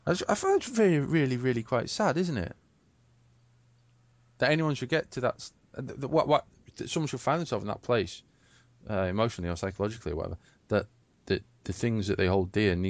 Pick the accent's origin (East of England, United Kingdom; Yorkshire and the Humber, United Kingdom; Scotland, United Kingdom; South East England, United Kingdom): Yorkshire and the Humber, United Kingdom; I can actually do a sort of a posher accent, but I kind of choose not to because I'm a Yorkshireman.